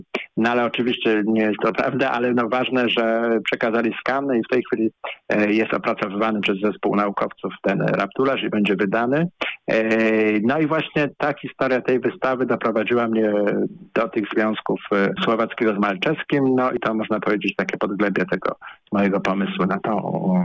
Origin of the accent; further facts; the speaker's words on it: Poznań, Greater Poland Voivodeship, Poland; jako poznaniak, jak chodziłem do Muzeum Narodowego w Poznaniu